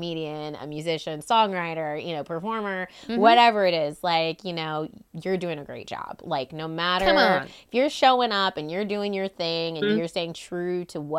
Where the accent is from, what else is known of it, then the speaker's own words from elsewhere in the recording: Louisiana, United States; And then just growing up in Louisiana, because there is so much culture and so much music and so much, like, just life